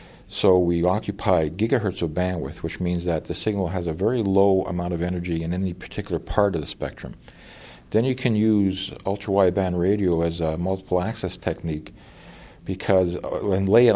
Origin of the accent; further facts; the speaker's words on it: Vancouver, British Columbia, Canada; now in Alberta, Canada; I grew up in Vancouver, and I did degrees at the University of British Columbia.